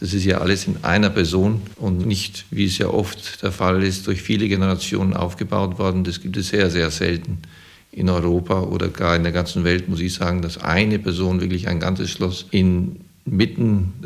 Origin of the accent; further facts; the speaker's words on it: Portugal; moved away; also born or lived in Germany / Switzerland / Colorado, United States; Ja, also geboren in Portugal. Und dort auch aufgewachsen, in der Schule dann in Deutschland gewesen, über in die Schweiz.